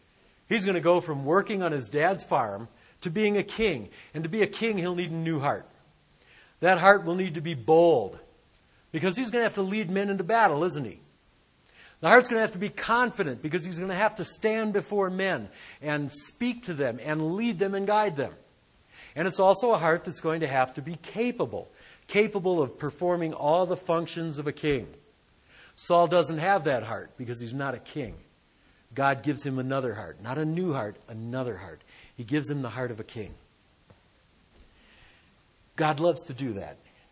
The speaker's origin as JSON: {"language": "English", "town": "Detroit", "region": "Michigan", "country": "United States", "tie": "born or raised there", "said": "growing up in Detroit in the 60s and 70s, that was, you know, rock and roll was like king, man."}